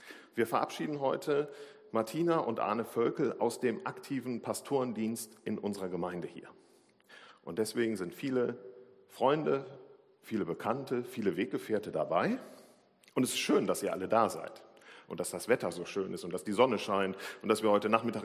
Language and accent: German; Cologne, North Rhine-Westphalia, Germany; born there; Und ich bin auch in Köln geboren.